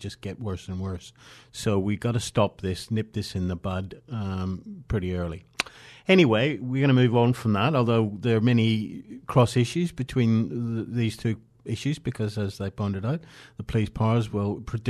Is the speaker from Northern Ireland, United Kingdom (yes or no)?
yes; Northern Ireland, United Kingdom; I come from Northern Ireland.